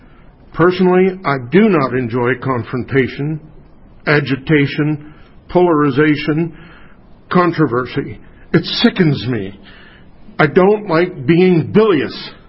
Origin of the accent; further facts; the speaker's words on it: Ames, Iowa, United States; I'm from Ames.